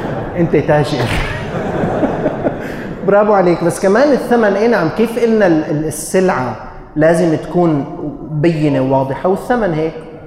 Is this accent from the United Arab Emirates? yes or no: no; Syria; لأنه الصيف 4 أشهر عندنا في سوريا